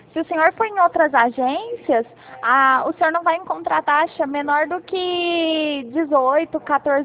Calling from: Ribeirão Preto, São Paulo, Brazil; Eu aqui de Ribeirão Preto.

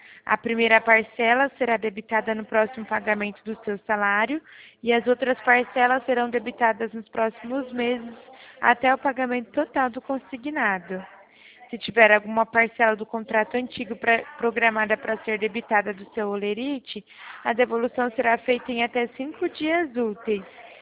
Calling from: Presidente Prudente, São Paulo, Brazil; Eu falo de Presidente Prudente, interior de São Paulo.

